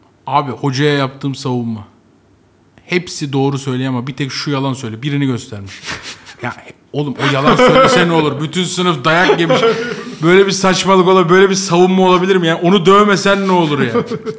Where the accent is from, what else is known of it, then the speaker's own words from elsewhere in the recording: Ankara, Turkey; Yeni mahallede büyüdüm Ankara'da. Zaten herkes memur çocuğu, fakir çocuğu.